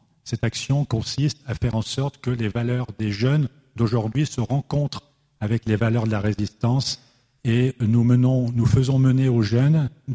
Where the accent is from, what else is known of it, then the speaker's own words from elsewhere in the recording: Hauts-de-France, France; born there; pas seulement parce que je suis cambraisien, ou presque, des environs. Je suis né à Saint-Va, j'ai habité Villers-Plouy